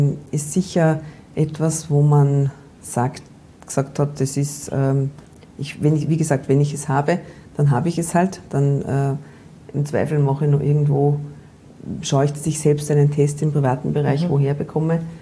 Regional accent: Austria; Bei uns in Österreich sind wir halt quasi auf on and off.

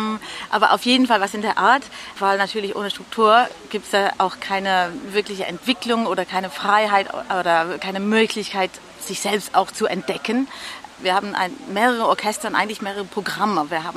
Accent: England, United Kingdom; also born or lived in Scotland; Aber ich bin auch in Nordengland aufgewachsen und war auch öfter in Schottland.

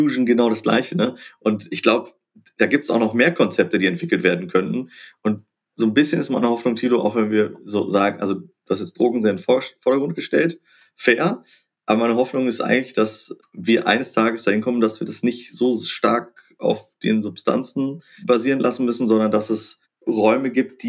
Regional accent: Hannover, Lower Saxony, Germany; also born or lived in Halle / Tokyo / Chicago; ich bin geboren in Halle an der Saale im Osten, kurz vor dem Mauerfall. Dann sind wir nach Hannover. Dann hat meine Familie lange im Ausland gelebt, in Tokio, in Chicago

